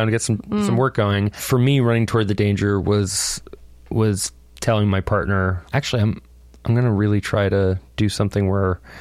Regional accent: Indialantic, Florida, United States; This is in Indian Atlantic, Florida, which is near Melbourne

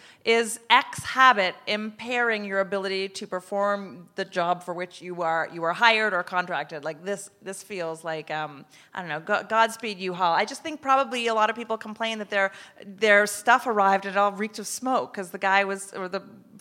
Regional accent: Canada; Once again, I come from Canada.

